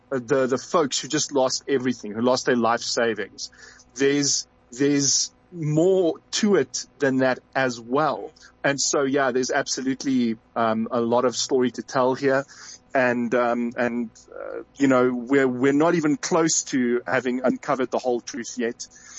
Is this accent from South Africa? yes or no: yes; South Africa; That is just not an honor that I want as a South African.